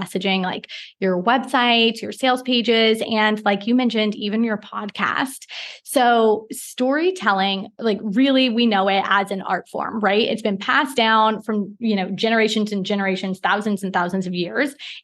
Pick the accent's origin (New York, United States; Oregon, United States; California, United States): Oregon, United States; Portland; also born or lived in Singapore; now in Mauritius; Even though I'm from Portland, Oregon, we, before I started my business, had each a decade long career teaching in high profile international schools around the world.